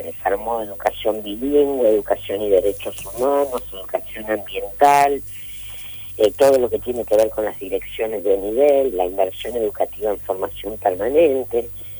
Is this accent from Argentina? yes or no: yes; Santa Fe, Argentina; yo soy santafesina